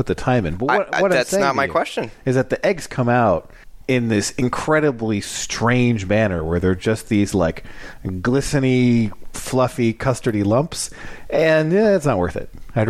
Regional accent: United States; Because it's I'm an American man.

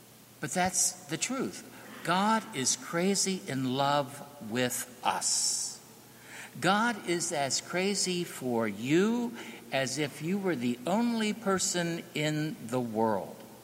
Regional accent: Ireland; Of course, I'm Irish and I'm not very good at Italian.

